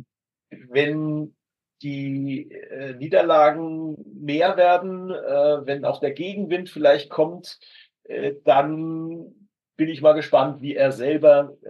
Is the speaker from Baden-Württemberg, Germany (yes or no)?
no; Hamburg, Germany; Ich bin eigentlich ein Hamburger.